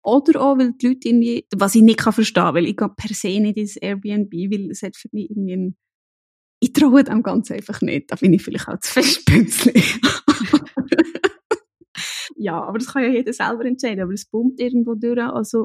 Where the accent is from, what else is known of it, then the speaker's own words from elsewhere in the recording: Wilderswil, Bern, Switzerland; In der Gemeinde Wilterswil im Berner Oberland, wir sind sehr eine Tourismusregion